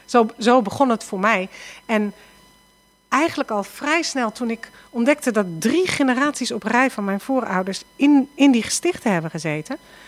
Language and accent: Dutch; Amsterdam, North Holland, Netherlands; Ik wist als Amsterdamse natuurlijk niet waar Norg lag.